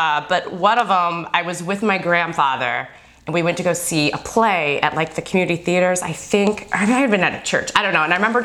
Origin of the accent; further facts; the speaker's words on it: Bloomington, Illinois, United States; born there; moved away as an adult; also born or lived in Arizona; I was born in Bloomington, Illinois, which is 2 hours south of Chicago. Small little town. At the age of 18, I left it because it was cold and went to Arizona State for college.